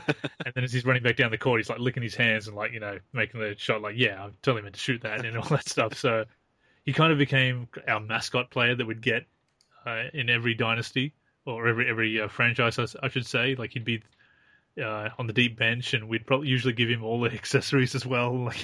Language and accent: English; Australia; But we're Australian, we can't say that.